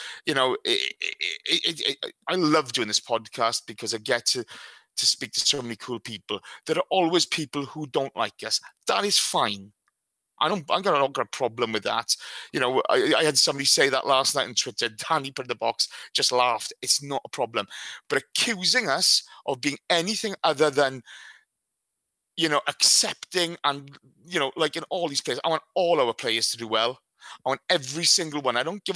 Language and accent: English; Wales, United Kingdom; Yeah, I'm a middle-aged white guy. Yeah, I'm Welsh.